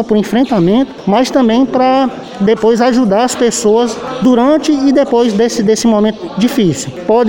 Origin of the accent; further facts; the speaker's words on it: Orós, Ceará, Brazil; eu sou cidadão daqui do Orós. Eu nasci aqui no Orós.